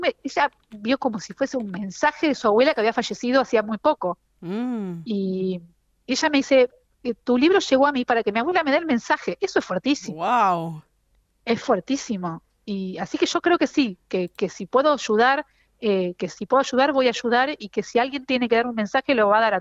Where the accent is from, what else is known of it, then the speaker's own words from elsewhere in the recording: La Plata, Buenos Aires Province, Argentina; una gran inundación que hubo en la ciudad de La Plata, que es de donde soy yo, en el año 2013